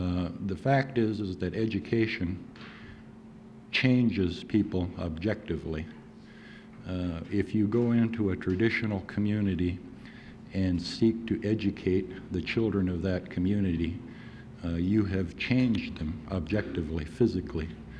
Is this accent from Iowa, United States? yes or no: no; Kotzebue, Alaska, United States; I came from Kotzebue originally, and I was culturally an Eskimo.